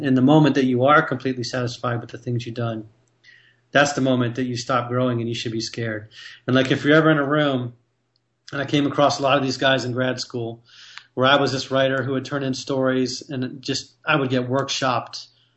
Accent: Florida, United States; And like, I grew up in South Florida in the 80s, you know, during the Cold War. My parents were in Florida during the Cuba Missile Crisis.

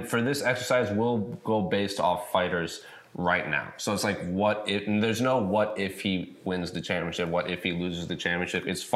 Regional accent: Cape Town, Western Cape, South Africa; in my hometown of Cape Town, South Africa.

